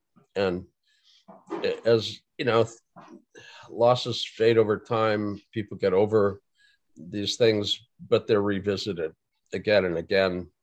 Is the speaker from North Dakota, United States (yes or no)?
yes; Fargo, North Dakota, United States; So, getting snowed in is something I grew up with. I grew up in Fargo.